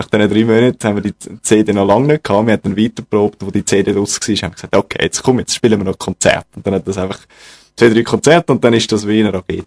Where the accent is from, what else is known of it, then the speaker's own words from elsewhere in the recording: Zurich, Switzerland; Ich bin aus der Gegend von Zürich